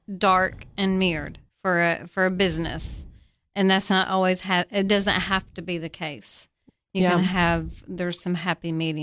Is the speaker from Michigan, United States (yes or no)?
yes; Michigan, United States; So yeah, I was born and raised in Michigan.